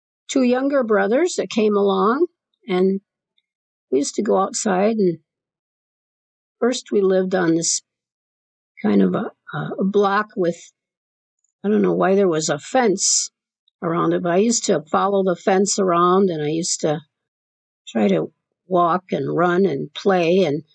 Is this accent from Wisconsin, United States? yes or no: yes; Madison, Wisconsin, United States; Yeah, I grew up here in Madison. Some people would say I didn't grow up, but I grew up here in Madison.